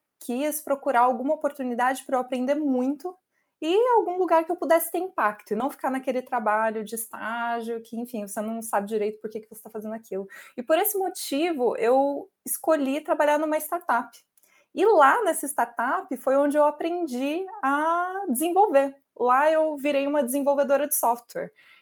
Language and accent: Portuguese; Mogi das Cruzes, São Paulo, Brazil; born there; eu nasci em Mogi das Cruzes, aqui pertinho da capital de São Paulo.